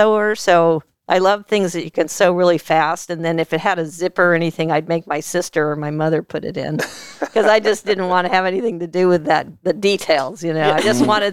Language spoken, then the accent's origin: English; Walnut Creek, California, United States; I was born in Marin and raised in the far East Bay. So Walnut Creek, Pleasant Hill, Lafayette area, right in the middle of those three towns.